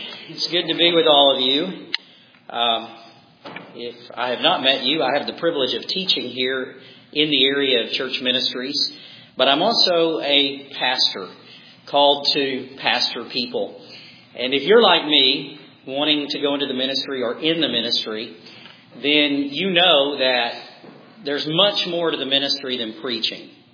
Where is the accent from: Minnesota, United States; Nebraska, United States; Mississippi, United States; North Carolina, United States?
Mississippi, United States; So I went to the University of Mississippi in my home state, Ole Miss, and I got a degree in psychology.